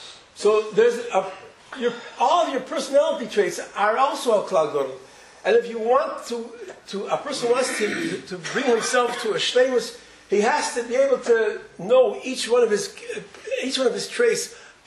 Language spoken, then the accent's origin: English; United States; I was born in the middle of the Second World War. I grew up in the United States, a happy-go-lucky young American kid